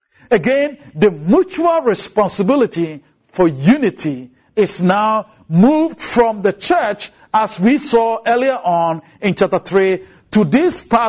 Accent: Ghana; now in United States; I grew up in Ghana.

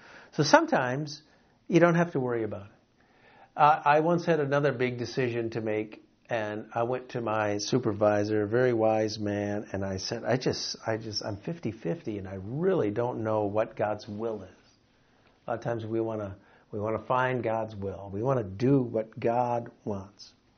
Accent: Grand Rapids, Michigan, United States; also born or lived in Chicago, United States; I was living in Chicago, and then I had an opportunity to go to my hometown in Grand Rapids, Michigan.

